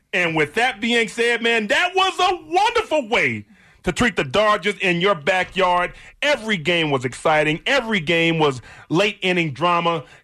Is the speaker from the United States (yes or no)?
yes; Houston, Texas, United States; now in Colorado, United States; Yeah, and I'm from Houston, and if the weather was unagreeable in Miami, it certainly was the same way in Houston. But here in Colorado